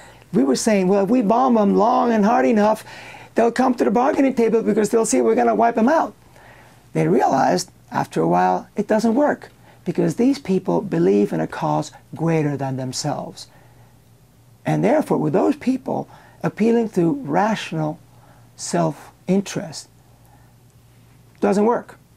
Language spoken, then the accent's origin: English; Cuba; As you probably know, I was born in Cuba, and I was there in the early years of the communist revolution in that country